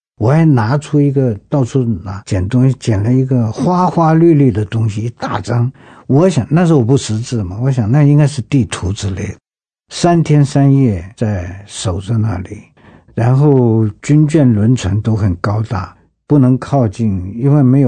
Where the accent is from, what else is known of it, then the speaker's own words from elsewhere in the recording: Henan, China; born there; 但是我出生在河南。我父亲是军人嘛，调动。